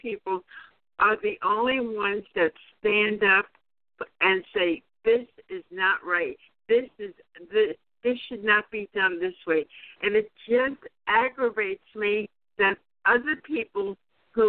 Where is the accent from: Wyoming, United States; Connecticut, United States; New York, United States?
New York, United States; now in Albany, United States; I grew up on Long Island, and I moved up to the Capital District in 1981.